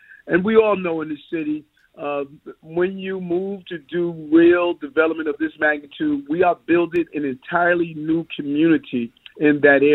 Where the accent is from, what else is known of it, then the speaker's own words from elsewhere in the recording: New York, United States; I know that community well. I grew up in Queens. I remember the blighted condition.